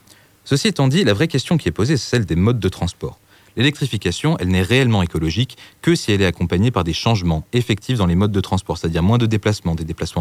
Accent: Échassières, Auvergne-Rhône-Alpes, France; je vais vous emmener chez moi, en Auvergne, dans le petit village d'Échassières. Alors Échassières, c'est un peu moins de 400 âmes logées dans la forêt à la frontière entre le Puy-de-Dôme et l'Allier.

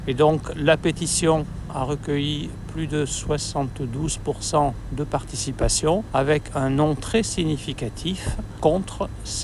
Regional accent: Talence, Nouvelle-Aquitaine, France; Et chez nous, à Talence, à Thouars.

